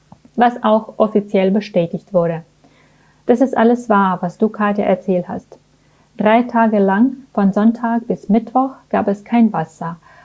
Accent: Belarus; now in Minsk, Belarus; ich komme aus Belarus und wohne im von Katja erwähnten Viertel von Minsk seit 9 Monaten. Es heißt Novaya Borovaya.

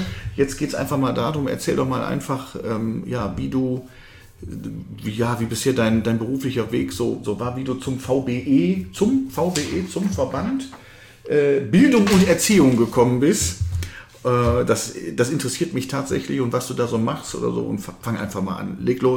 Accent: Düsseldorf, North Rhine-Westphalia, Germany; born there; now in Solingen, Germany; Ich bin gebürtiger Düsseldorfer. Und bin ja auch der Liebe wegen hier nach Solingen gekommen.

